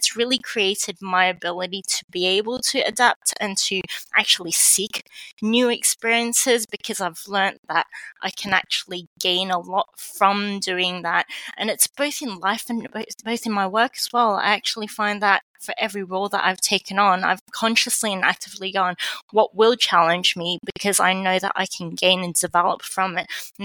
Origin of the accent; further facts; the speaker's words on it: Hong Kong; born there; also born or lived in Australia / England; I was born in Hong Kong and I spent my life in multiple different countries in Hong Kong, in Australia, in England. I've also got family in Canada, USA and Scotland. So very much an international family.